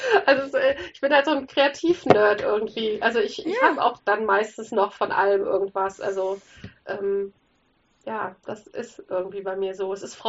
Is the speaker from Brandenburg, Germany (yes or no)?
no; Cologne, North Rhine-Westphalia, Germany; weil meine Heimat einfach Köln ist, sehr in meinem Herzen, auch wenn wir nicht mehr in Köln wohnen.